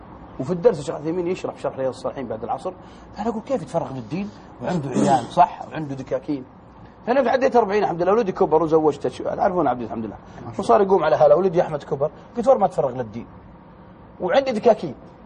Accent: Unaizah, Al-Qassim, Saudi Arabia; من الدمام العنيزه ديرتنا خصوصا رمضان

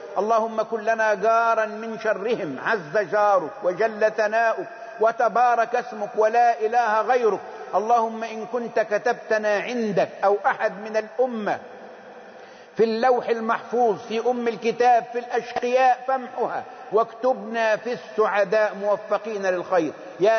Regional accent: Egypt; بلدنا مصر

